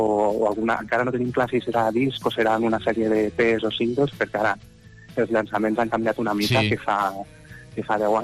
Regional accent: Lleida, Catalonia, Spain; tots som de Lleida, i, o de prop de Lleida, i tenim un vincle molt especial amb la ciutat.

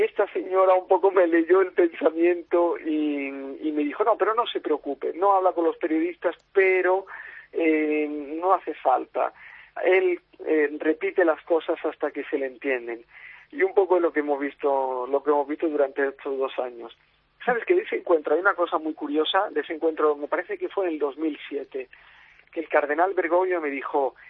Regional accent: Spain; yo soy un periodista español, pero trabajo también para una televisión de Buenos Aires.

